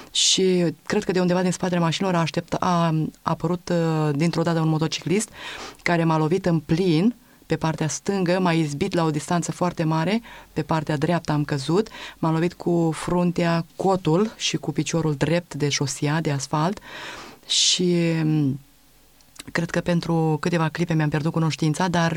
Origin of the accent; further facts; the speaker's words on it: Romania; moved away as an adult; now in Spain; Când au aflat că lucrez în învățământ și că sunt din România, au spus, și de câți ani sunteți pe aici?